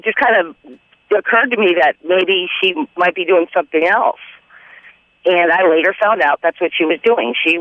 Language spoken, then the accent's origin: English; Arizona, United States; I had a friend that I grew up with in Arizona, and she wanted me to move out there with her.